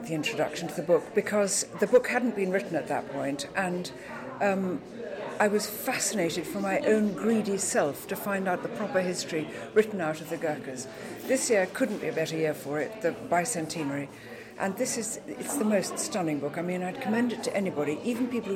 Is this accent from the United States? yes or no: no; Hong Kong; also born or lived in India / Malaya; I was born in India and brought up in Hong Kong and Malaya, as it was then.